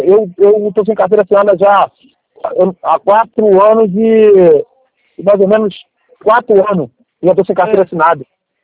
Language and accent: Portuguese; Petrópolis, Rio de Janeiro, Brazil; e aqui em Petrópolis, eu sou de Petrópolis